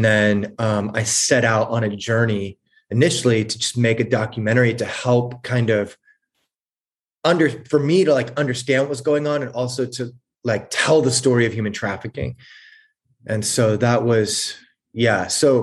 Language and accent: English; California, United States; I grew up in Southern California, youngest of four kids.